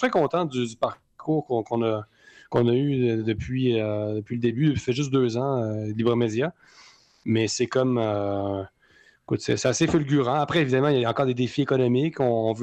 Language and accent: French; Quebec, Canada; On est québécois et on va aussi s'imposer en France.